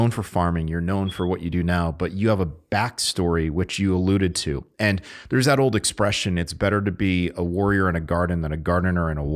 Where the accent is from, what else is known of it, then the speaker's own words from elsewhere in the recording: Connecticut, United States; I grew up in Connecticut, where Connecticut River Valley is known for black soil.